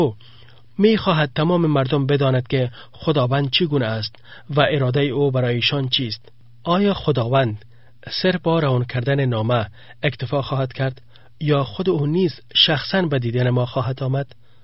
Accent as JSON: {"language": "Persian", "country": "Afghanistan", "said": "اگر کسی مرا خارج از افغانستان ببیند میگوید بچه افغان، چون من از افغانستان آمدم."}